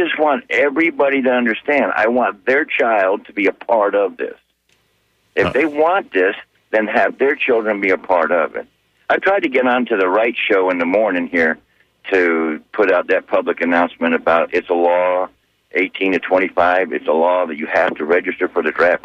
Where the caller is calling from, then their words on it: Tampa, Florida, United States; from Tampa.